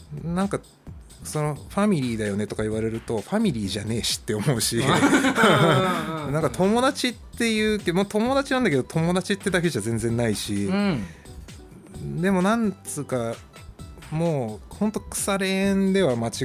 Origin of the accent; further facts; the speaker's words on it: Tokyo, Japan; 東京育ちだからかもしれないけど、そういう感覚はあるかな。